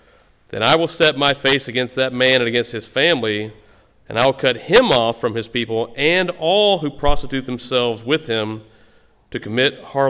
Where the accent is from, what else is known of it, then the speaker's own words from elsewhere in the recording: Texas, United States; Many states already have personhood in that sense, that it's defined at fertilization, like my home state, Texas, and many other states.